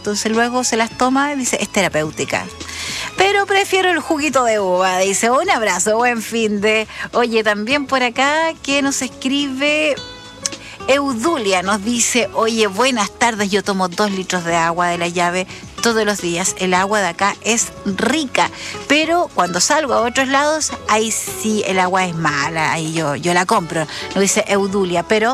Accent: Chile; con relación a cómo somos los chilenos con el consumo de agua

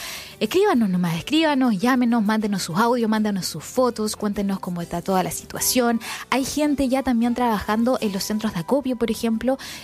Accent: Chile; decirles que vamos a salir adelante, como siempre, como los chilenos lo sabemos hacer.

